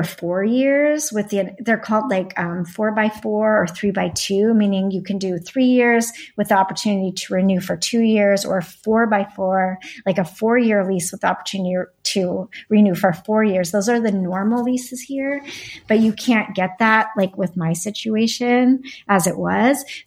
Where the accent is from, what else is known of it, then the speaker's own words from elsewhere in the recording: United States; I do. And I try not to be frustrated by it because I'm American too